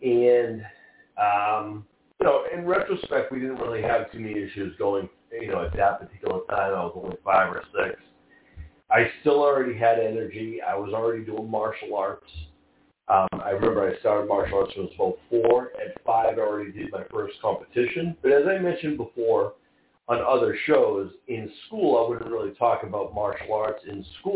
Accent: Quincy, Massachusetts, United States; That was in my hometown of Quincy. And then we moved to Braintree, which is literally a town next to us, to our city.

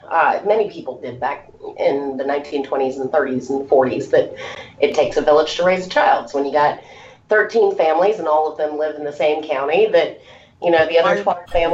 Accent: Virginia, United States; So I grew up in it in Virginia here.

